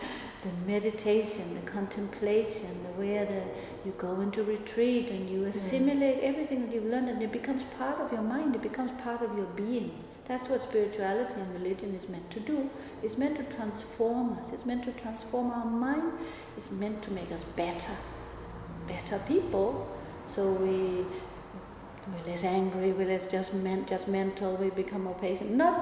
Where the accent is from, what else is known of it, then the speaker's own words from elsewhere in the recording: Denmark; I grew up in Denmark, a Christian, supposedly Christian country